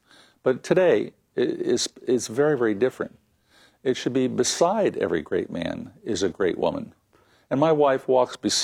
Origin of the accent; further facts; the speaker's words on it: East Coast, United States; And so I grew up on the East Coast, and I was blessed by having a good family.